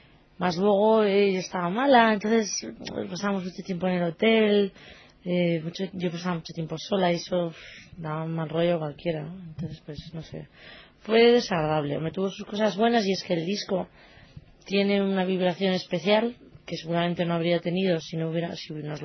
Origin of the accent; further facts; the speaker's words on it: Los Angeles, California, United States; born there; yo además nací en Los Ángeles, que es muy grande, y todo el mundo da un poquito a la suya